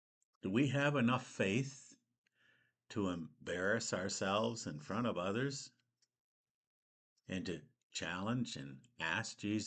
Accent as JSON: {"language": "English", "country": "Canada", "said": "Unfortunately, we're Canadian, so we get to experience the seasons."}